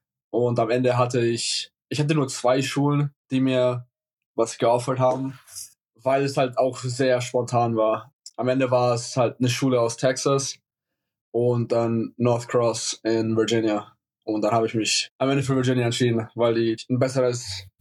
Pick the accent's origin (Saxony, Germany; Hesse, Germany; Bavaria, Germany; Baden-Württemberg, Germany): Bavaria, Germany; Langenfeld; now in United States; Ich komme aus Langenfeld in Franken. Ich bin in den USA seit 2,5 Jahren jetzt in die Highschool gegangen